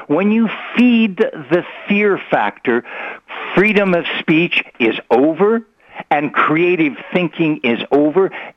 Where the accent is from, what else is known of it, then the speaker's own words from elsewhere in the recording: United States; born there; as an American by birth who did my PhD on the relationship between religion, culture, and politics